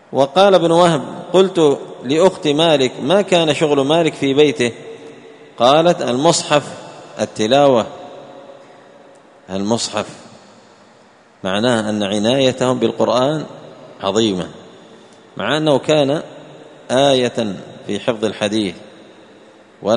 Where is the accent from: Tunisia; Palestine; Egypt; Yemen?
Yemen; عندنا في اليمن اشتهرت الصلاة السريعة